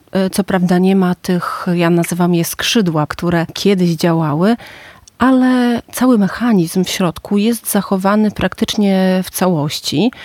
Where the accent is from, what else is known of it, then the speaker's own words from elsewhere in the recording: Sokółka, Podlaskie Voivodeship, Poland; bo sama urodziłam się w Sokółce, dorastałam wśród sokólskich wzgórz.